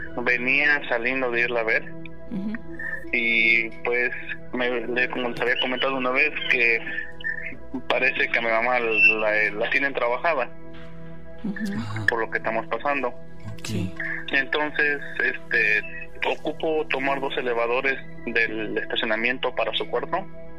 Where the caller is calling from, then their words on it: Atlanta, Georgia, United States; En Atlanta, Georgia.